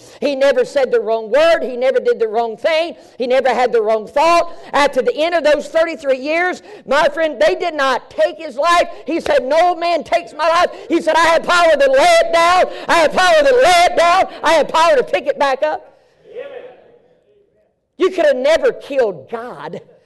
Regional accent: Mississippi, United States; I'm from Mississippi, I can say that.

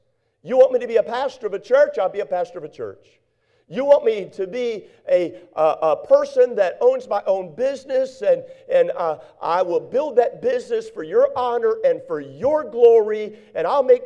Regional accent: Northeast, United States; I came from the Northeast.

